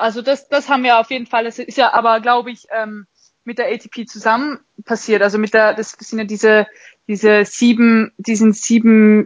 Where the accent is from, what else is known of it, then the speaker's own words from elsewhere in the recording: Liechtenstein; Und jetzt natürlich als Liechtensteinerin ist es ein bisschen blöd, weil ein nationales Turnier kann man nicht veranstalten